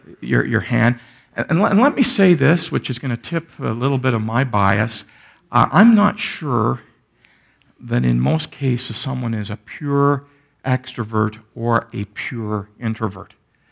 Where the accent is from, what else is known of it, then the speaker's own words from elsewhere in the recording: Toronto, Ontario, Canada; You know, I know I grew up in Toronto, and I have a lot of friends and peers in the Toronto area.